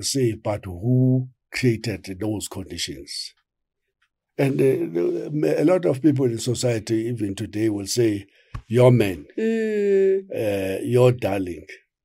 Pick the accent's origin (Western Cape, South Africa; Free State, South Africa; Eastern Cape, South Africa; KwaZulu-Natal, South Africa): Eastern Cape, South Africa; And I know that this is a very sensitive issue because I'm coming from the Eastern Cape. People say that's a Xhosa complaining.